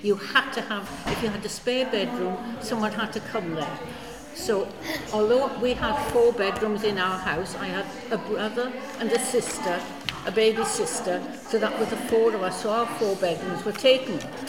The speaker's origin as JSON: {"language": "English", "region": "Wales", "country": "United Kingdom", "said": "But the main one is I lived in a small mining village. You can probably tell I'm from South Wales, can you? Yeah, I lived in a small mining village."}